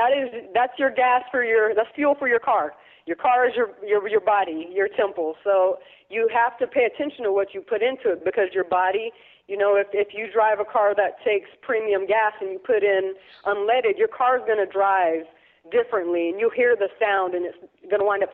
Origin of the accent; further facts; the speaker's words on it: Texas, United States; I got interested in Texas and fitness while I was living in Texas. I was raised in Texas.